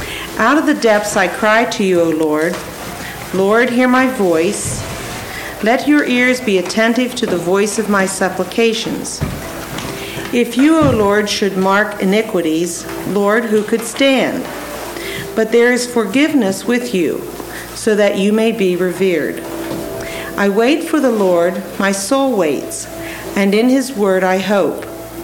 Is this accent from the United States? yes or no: yes; Ellicott City, Maryland, United States; I come from the East Coast, from Ellicott City, Maryland, which is on the Baltimore-Washington corridor